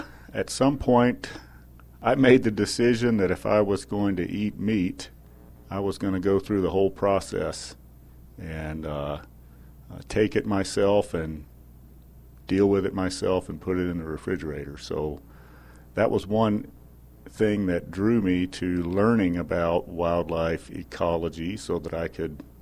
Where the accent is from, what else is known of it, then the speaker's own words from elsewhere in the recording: Tennessee, United States; I grew up in Tennessee and was fortunate that my father was a school teacher